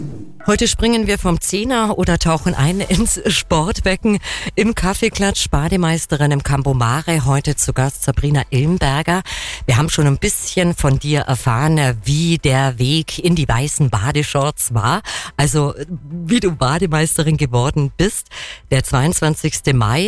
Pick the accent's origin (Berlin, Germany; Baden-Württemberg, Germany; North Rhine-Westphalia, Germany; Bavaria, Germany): Bavaria, Germany; Kempten; Also ich komme aus Kempten, arbeite in Kempten.